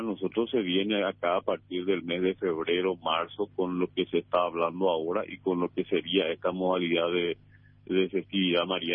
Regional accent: Paraguay; como paraguayo

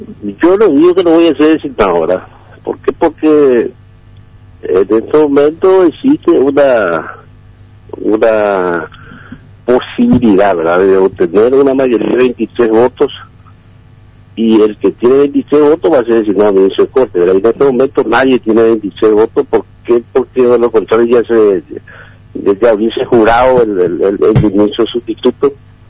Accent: Paraguay; Hemos cumplido claramente como ciudadanos paraguayos

